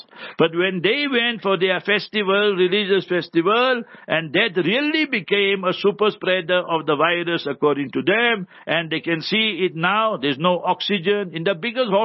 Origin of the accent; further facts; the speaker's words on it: South Africa; My family is here in South Africa for more than 100 years already. So we are first Muslim and then we are South African. Yes, our ethnicity goes back to India.